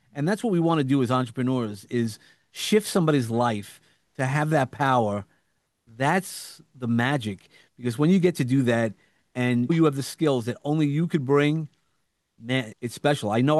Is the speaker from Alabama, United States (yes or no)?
no; New York, United States; accent: New York; Everybody, it is a play off of my New York accent. So, for those who didn't guess, I have a New York accent.